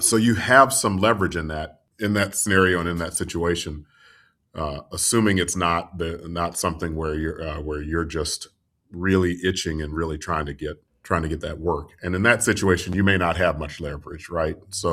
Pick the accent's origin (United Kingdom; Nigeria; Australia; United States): United States; Orlando, Florida; who's located in, my hometown of Orlando, Florida